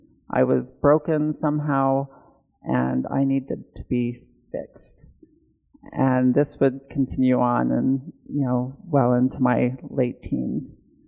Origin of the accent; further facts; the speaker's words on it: Kaysville, Utah, United States; I grew up in Utah, and I've lived here all my life. I grew up in a small town, Kaysville. Some of you might know where that is. It's by Cherry Hill and Lagoon.